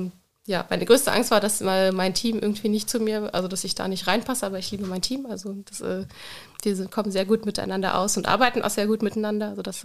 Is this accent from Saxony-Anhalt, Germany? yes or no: yes; Magdeburg, Saxony-Anhalt, Germany; moved away as an adult; also born or lived in Potsdam; Ich bin in Magdeburg geboren und aufgewachsen und zur Schule gegangen, dann zum Studium nach Potsdam gegangen.